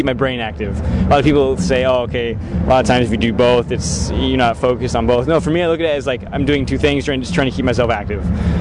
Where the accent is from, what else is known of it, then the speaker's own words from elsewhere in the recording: California, United States; So, I mean, I guess I just like to go fast, and I'm from California, so.